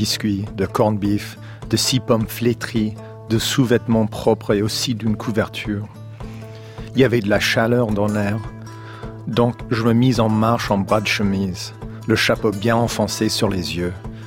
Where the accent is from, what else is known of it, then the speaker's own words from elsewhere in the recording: Indiana, United States; French is a second language; Moi, je viens de l'Indiana. Moi, je connais bien ce pays de fermes et de fermiers et fermières.